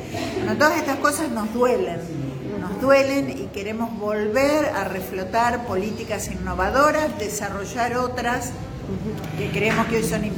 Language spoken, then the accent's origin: Spanish; Los Quirquinchos, Santa Fe, Argentina; yo soy hija de la bibliotecaria de más de 20 años de mi pueblo, de los Quirquinchos